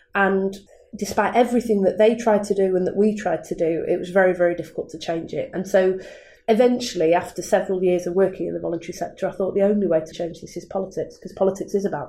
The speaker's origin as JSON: {"language": "English", "town": "Manchester", "region": "North West England", "country": "United Kingdom", "tie": "born there", "said": "I was born in Manchester in 1979, the year Thatcher came to power."}